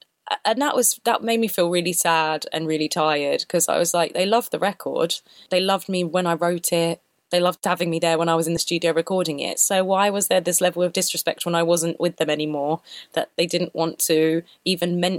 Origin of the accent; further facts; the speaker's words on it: London, United Kingdom; I'm mixed race. I grew up in London, which is pretty multicultural